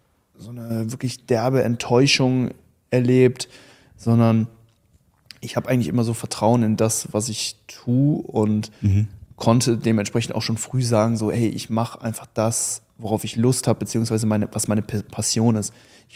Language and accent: German; North Rhine-Westphalia, Germany; born or raised there